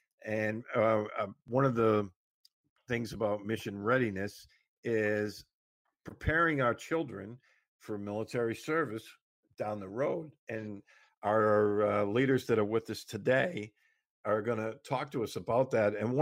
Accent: Massachusetts, United States; Brigadier General Gary Pappas from my home state of Massachusetts.

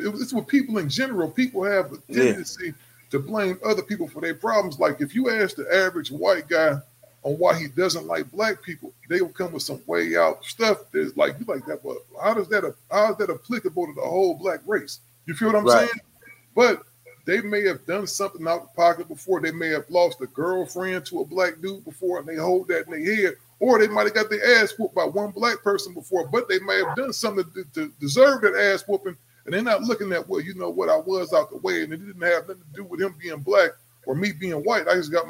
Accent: Ohio, United States; When I first came out here from Ohio, you know, I came out here from Ohio.

